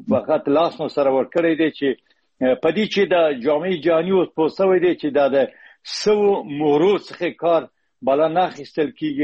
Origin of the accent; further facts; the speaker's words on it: Herat, Afghanistan; born there; په هرات کې پیدا شوی یم.